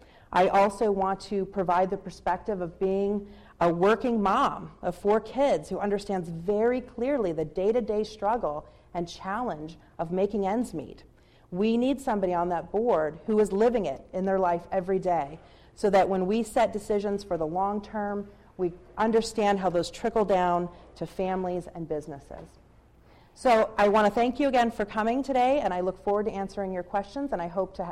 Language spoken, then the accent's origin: English; Alaska, United States; I am a born and raised Alaskan. I was born on Elmendorf Air Force Base. I was raised out here in the Matsu. I was the first graduating class of Colony High School.